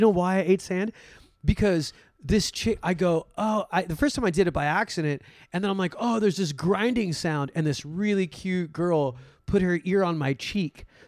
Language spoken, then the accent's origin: English; Hollywood, California, United States; Dude, I grew up in Hollywood, so I grew up with lots of characters